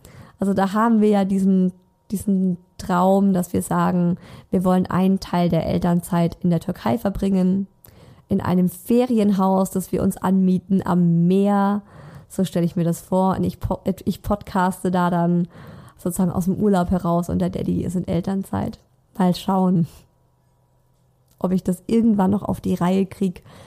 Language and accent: German; Baden-Württemberg, Germany; accent: Swabian; sprechen mein Mann und ich viel mehr Schwäbisch. Er findet es total lustig. Er macht da auch oft so ein bisschen Fun über meinen Dialekt.